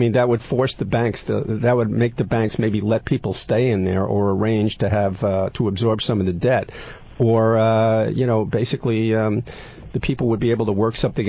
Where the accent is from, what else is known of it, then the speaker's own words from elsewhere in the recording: United States; You live in America, I live in America, we grew up in America.